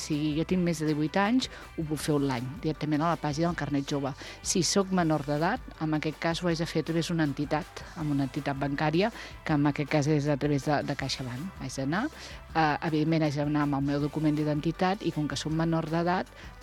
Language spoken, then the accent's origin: Catalan; Vilafranca del Penedès, Catalonia, Spain; quan tenim el carnet jove i som de Vilafranca